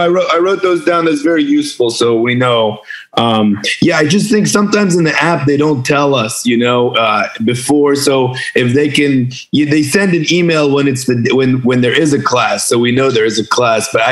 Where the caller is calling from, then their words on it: Virginia, United States; No, I'm in Virginia. So I'm in Virginia, okay. Right near Washington, D.C.